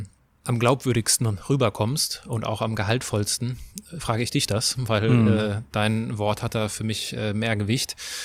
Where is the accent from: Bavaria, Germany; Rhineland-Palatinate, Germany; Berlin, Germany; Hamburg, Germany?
Rhineland-Palatinate, Germany; Altenkirchen; ich komme aus Altenkirchen.